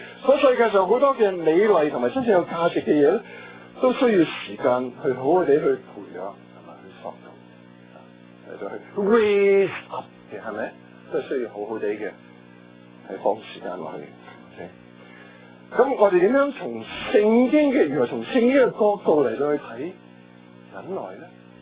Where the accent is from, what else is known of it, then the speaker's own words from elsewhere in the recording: Guangdong, China; 我哋廣東人會話你食咗飯食咗晏未啊等等